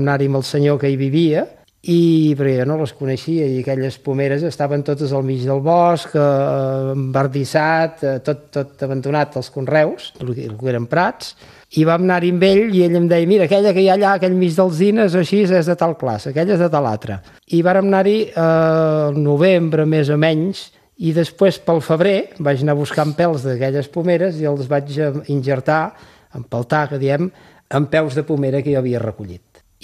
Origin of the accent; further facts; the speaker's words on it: Arbúcies, Catalonia, Spain; Sí, jo sóc d'Arbúcies